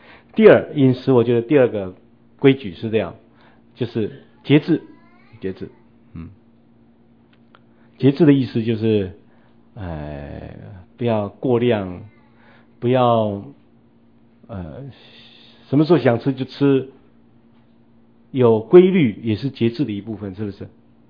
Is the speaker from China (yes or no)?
no; Taiwan; 以我们台湾人我对人性的认识